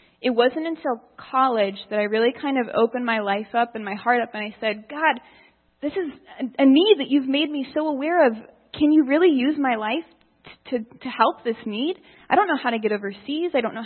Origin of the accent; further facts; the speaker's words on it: Ohio, United States; I am a Buckeye through and through. I have been born and raised in Ohio.